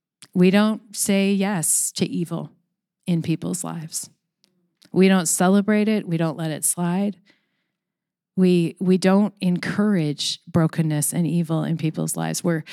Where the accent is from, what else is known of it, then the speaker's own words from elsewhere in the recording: Canada; We're Canadian, right? We're just nice, right?